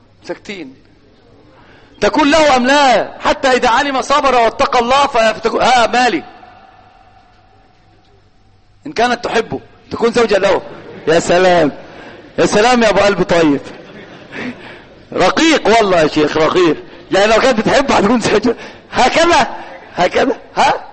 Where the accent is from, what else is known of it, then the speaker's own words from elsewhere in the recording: Egypt; هو الآن في الإحصائيات على الأقل عندنا في مصر الواحد أمام 9 من النساء